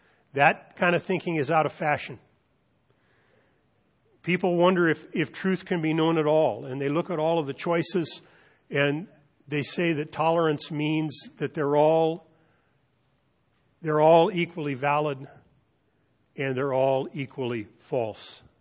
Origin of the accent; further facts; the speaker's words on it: Easton, California, United States; When I was growing up in Easton, we thought the Pentecostals were exotic.